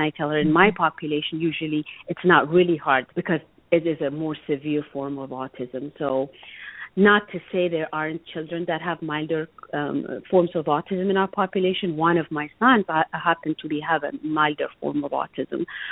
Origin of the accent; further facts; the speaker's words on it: Ethiopia; Growing up in Ethiopia, I did not know anybody that has a child with autism, and my parents did not know anybody.